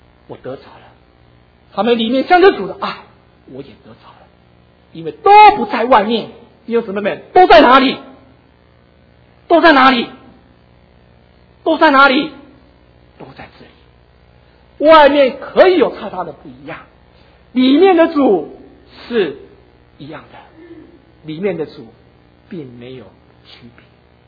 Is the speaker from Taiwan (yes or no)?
yes; Taiwan; 我从台湾来的可能没有坐过